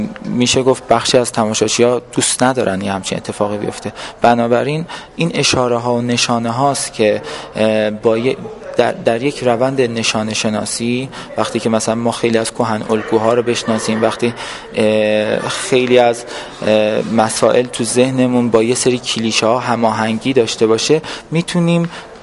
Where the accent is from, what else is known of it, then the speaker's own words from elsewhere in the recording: Iran; من یک ایرانی هستم در جهان سوم، در خاورمیانه دارم زندگی میکنم.